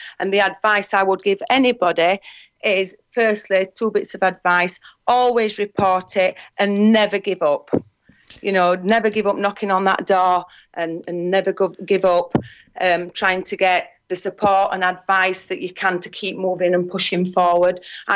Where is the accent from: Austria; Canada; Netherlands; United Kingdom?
United Kingdom; Denby Dale, Yorkshire and the Humber; I grew up in Denbighdale, so Barnsley and Huddersfield, they're the surrounding towns where I live.